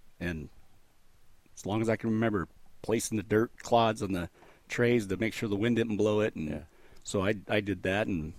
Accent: United States; first language Spanish; English is a second language; Spanish was my first language, so I struggled in school, got held back in elementary school.

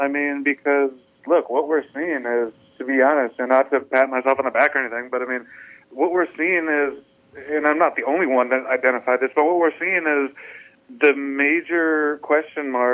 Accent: Kalamazoo, Michigan, United States; So I'm a, you know, Michigan homegrown guy, born and raised in Kalamazoo, went to Michigan State from 2010 to 2014

